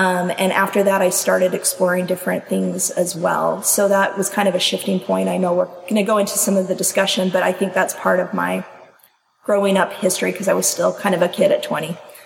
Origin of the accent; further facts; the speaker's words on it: Utah, United States; I grew up in Utah, so everyone I knew, I had only a couple of friends that were not LDS.